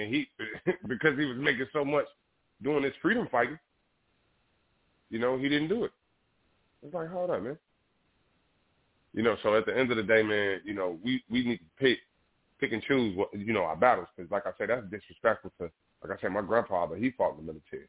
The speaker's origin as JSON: {"language": "English", "country": "United States", "said": "I'm going to be clear as to say that because, you know, I am an American."}